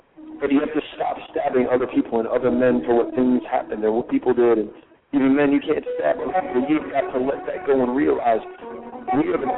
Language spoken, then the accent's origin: English; Canada; And I'm Canadian, so I'm like, well, we're Canadian